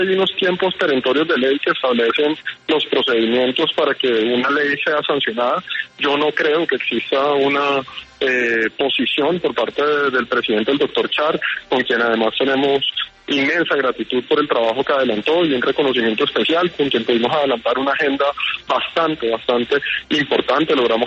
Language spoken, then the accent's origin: Spanish; Colombia; un día que nos una a todos como colombianos